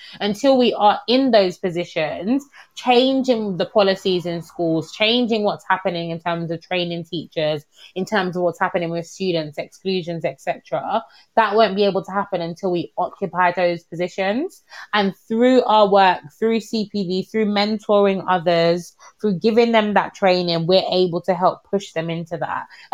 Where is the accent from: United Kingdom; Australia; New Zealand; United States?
United Kingdom; And as you said about being Black British and Caribbean, it's definitely a nuance that I definitely look at in university